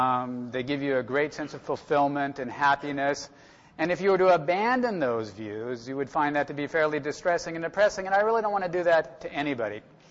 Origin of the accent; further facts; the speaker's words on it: Oregon, United States; I was raised Christian. I was raised in the United Methodist Church. I grew up in a small community in Central Oregon.